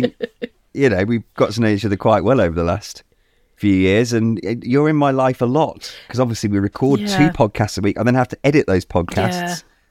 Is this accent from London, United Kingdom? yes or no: no; Birmingham, West Midlands, United Kingdom; I'm born and raised in Birmingham. Went to school in Edgbaston, lived in Harbour, lived in the Jewellery Quarter.